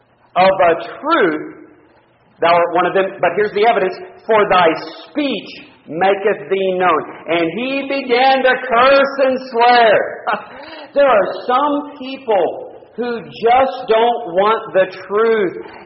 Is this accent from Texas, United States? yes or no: yes; Texas, United States; That would be like me, born and raised in Texas, and I tend to say y'all a lot, and fixing to do this